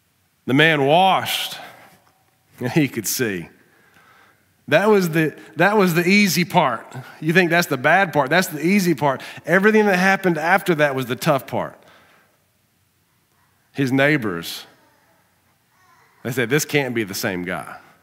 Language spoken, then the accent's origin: English; Arkansas, United States; Now, we're from South Arkansas. We know about gators, but Florida is a different world.